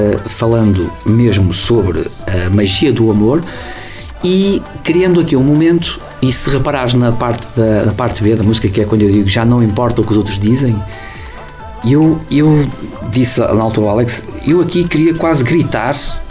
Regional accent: Esmoriz, Aveiro, Portugal; Sou de Esmoriz, espertinho daqui.

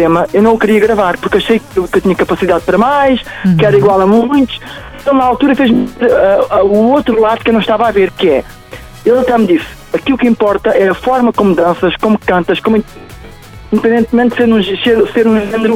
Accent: Algarve, Portugal; now in Lisbon, Portugal; eu há 25 anos saí do Algarve para Lisboa

